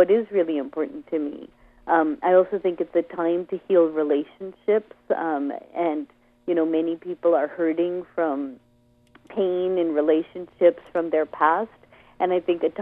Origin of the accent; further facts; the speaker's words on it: Boston, Massachusetts, United States; also born or lived in India; So my when I grew up in Boston, when my mother got pregnant, my dad was a resident in a hospital that where he couldn't afford to even have me at that time. So actually, I was born in India